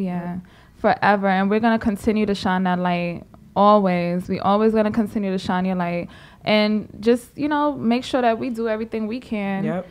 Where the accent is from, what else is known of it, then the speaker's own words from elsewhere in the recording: Brooklyn, New York, United States; I'm not gonna say our town because I'm from Brooklyn.